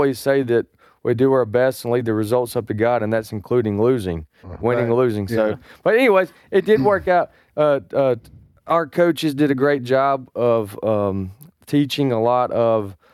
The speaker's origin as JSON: {"language": "English", "town": "Tupelo", "region": "Mississippi", "country": "United States", "said": "I said, we're from Tupelo, Mississippi."}